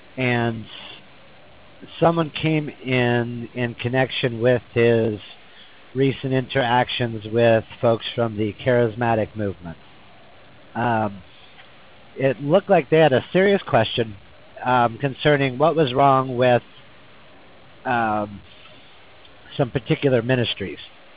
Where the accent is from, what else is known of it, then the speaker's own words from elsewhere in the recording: Tucson, Arizona, United States; I'm originally from Arizona, and I've lived out west for probably half my life. Grew up in Tucson. My dad grew up in Phoenix, so we were always visiting the grandparents there.